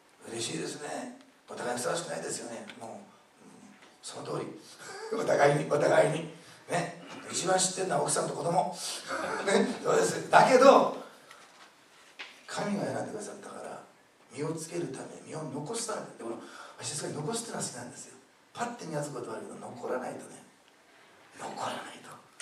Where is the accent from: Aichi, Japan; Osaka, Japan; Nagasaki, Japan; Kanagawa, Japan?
Osaka, Japan; 私大阪生まれの大阪さしたの、ね、全然違うんだから